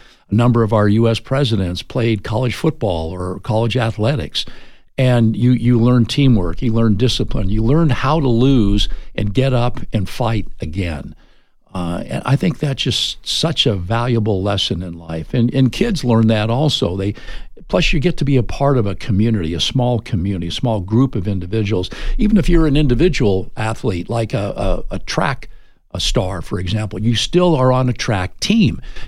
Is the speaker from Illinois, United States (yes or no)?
no; Montana, United States; I grew up in Montana. Nobody in Montana had ever heard of water polo.